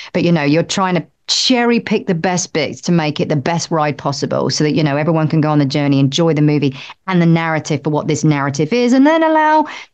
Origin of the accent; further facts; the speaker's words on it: United Kingdom; I'm British.